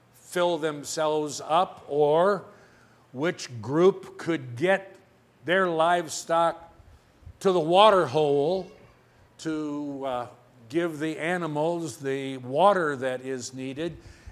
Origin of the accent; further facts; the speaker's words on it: Oklahoma, United States; Growing up in Oklahoma, we used to see, and you perhaps have seen it here, we have a lot of hot weather down there